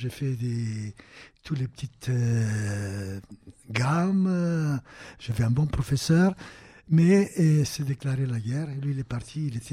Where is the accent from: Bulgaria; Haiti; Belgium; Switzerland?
Bulgaria; Vidin, Vidin Province; born there; French is a second language; en Bulgarie, dans une petite ville provinciale, Vidin.